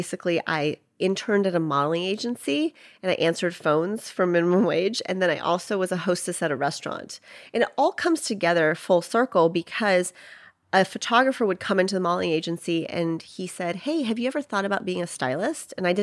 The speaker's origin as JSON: {"language": "English", "town": "Chicago", "region": "Illinois", "country": "United States", "tie": "born or raised there", "also_born_or_lived": "Atlanta", "said": "So Atlanta was home after I moved from Chicago. That's where I was born and raised."}